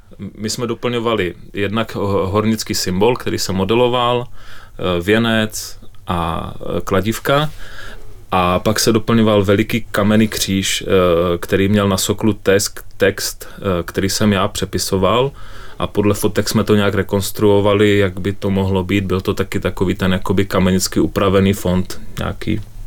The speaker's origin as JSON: {"language": "Czech", "town": "Loučovice", "region": "South Bohemian Region", "country": "Czechia", "said": "pocházím z jižních Čech, z Loučovic."}